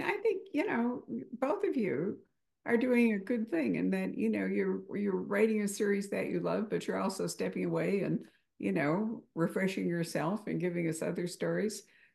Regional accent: United States; speaking as an American, I have learned so much from reading Roland Sinclair books

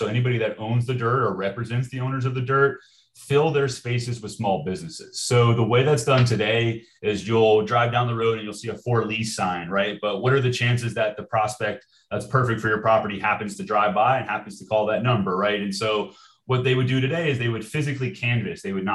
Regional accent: Tampa, Florida, United States; and I'm from Tampa, so anybody that's been in Tampa knows

